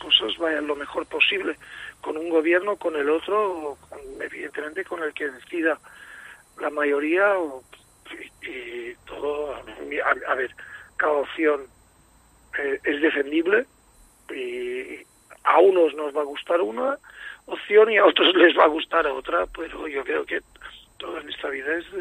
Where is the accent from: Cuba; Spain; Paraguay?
Spain; somos españoles